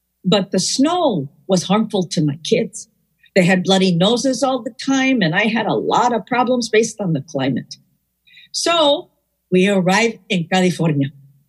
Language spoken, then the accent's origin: English; Havana, Cuba; moved away as an adult; now in Miami, United States; I was raised poor. Well, I have always been poor. I grew up, got married, had 3 kids. I came from Cuba to Miami.